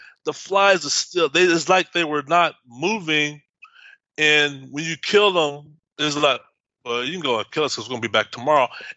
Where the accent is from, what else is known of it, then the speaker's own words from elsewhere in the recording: Texas, United States; And I'm from Texas, and I've had my life experiences with flies.